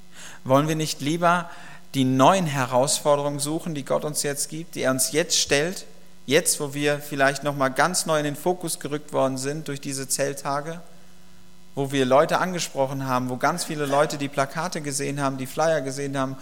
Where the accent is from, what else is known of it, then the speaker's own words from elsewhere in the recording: North Rhine-Westphalia, Germany; wie man es bei uns im Ruhrgebiet sagt oder im Rheingebiet.